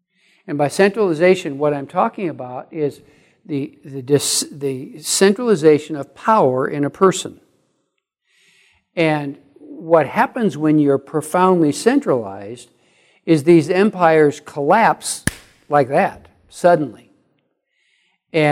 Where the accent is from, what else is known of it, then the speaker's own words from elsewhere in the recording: Midwest, United States; I came from the Midwest, and there we talked about Indian summer.